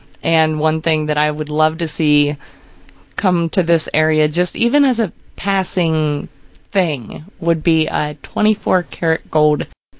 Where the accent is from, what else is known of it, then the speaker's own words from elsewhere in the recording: Ohio, United States; I grew up in Ohio, but it was the portion of Ohio that's about an hour from Pittsburgh.